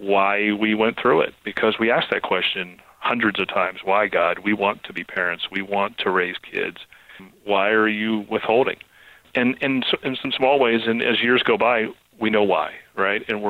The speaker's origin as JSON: {"language": "English", "town": "Pittsburgh", "region": "Pennsylvania", "country": "United States", "said": "Well, we're from the Steeler Nation, Pittsburgh"}